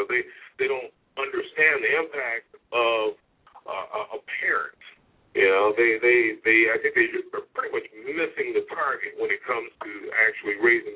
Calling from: Detroit, Michigan, United States; I'm calling from Detroit, Michigan.

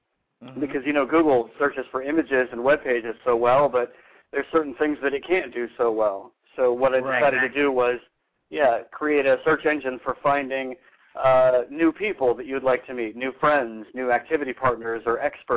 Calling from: California, United States; California, near San Francisco and Sacramento.

